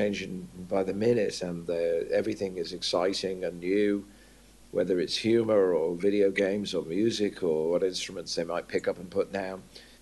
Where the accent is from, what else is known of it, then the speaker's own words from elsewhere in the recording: England, United Kingdom; when I was growing up in England